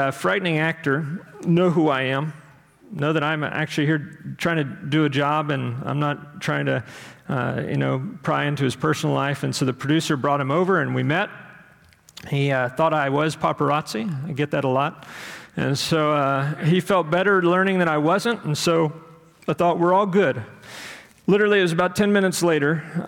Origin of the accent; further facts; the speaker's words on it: Texas, United States; I always say bitumen because I'm from Texas, but I'm trying to say it the right way now, so I apologize.